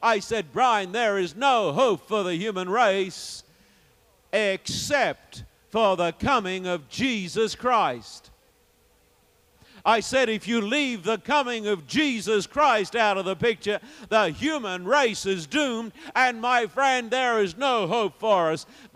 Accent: Sydney, New South Wales, Australia; Some time ago, when I was in my hometown of Sydney

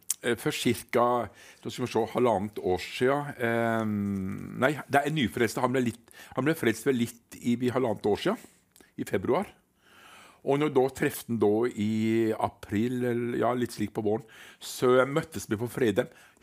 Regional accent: Kvitsøy, Rogaland, Norway; Ja, du, jeg er fra Kvitsøy.

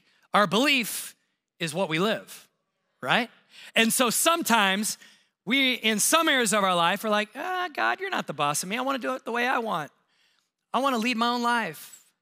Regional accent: United States; And I'm going to say something that just Americans don't like it, including me, and I'm an American.

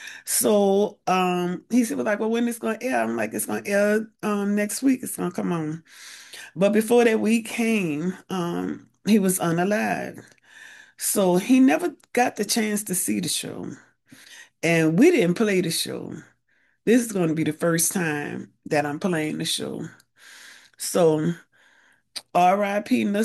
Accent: California, United States; I said, "Of course not. I'm from California."

